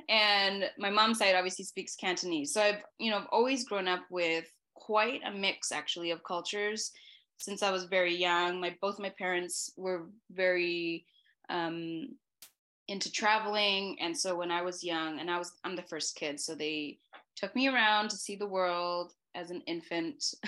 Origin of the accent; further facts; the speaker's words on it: Vancouver, British Columbia, Canada; So I'm born and raised in Vancouver mostly. You know, I call Vancouver my home by far. My mom is from Hong Kong. She's born and raised there. My dad is Chinese Mauritian.